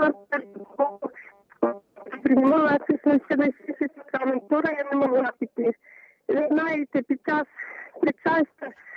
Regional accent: Vinnytsia Oblast, Ukraine; Я з Шаргородщини.

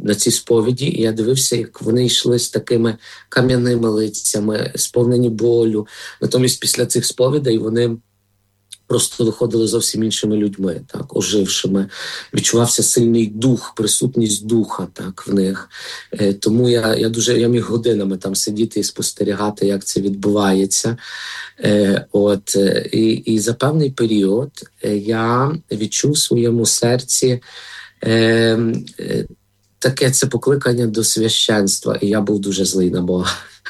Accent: Lviv Oblast, Ukraine; хоч родом я сам з Львівської

